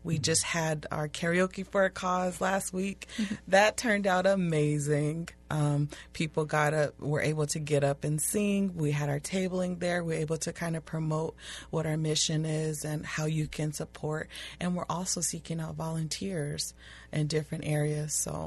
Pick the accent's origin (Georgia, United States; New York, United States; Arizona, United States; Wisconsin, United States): Arizona, United States; now in Minnesota, United States; So, like, I'm from Arizona, and it's a big extreme from Arizona